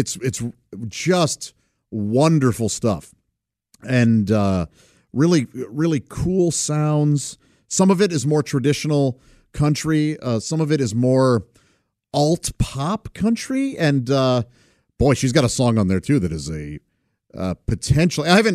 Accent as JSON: {"language": "English", "town": "St. Louis", "region": "Missouri", "country": "United States", "tie": "born or raised there", "said": "Indianapolis to St. Louis, I gain an hour. So that's always fun because I get a little extra time then in my hometown."}